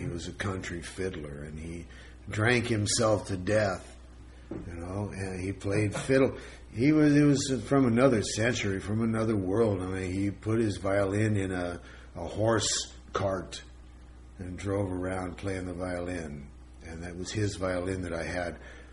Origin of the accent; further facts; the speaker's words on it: Pueblo, Colorado, United States; I grew up in Colorado. I grew up in Pueblo, Colorado in the United States.